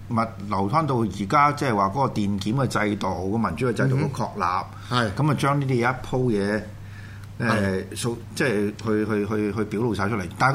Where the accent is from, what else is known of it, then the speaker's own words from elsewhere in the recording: Hong Kong; 都幾我哋香港人都幾感同身受嘅